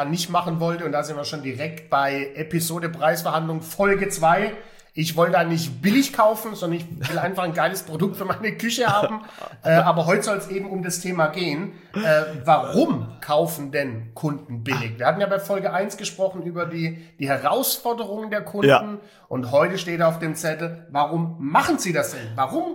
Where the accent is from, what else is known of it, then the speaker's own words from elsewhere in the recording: Heilbronn, Baden-Württemberg, Germany; moved away; aus meiner alten Heimat Heilbronn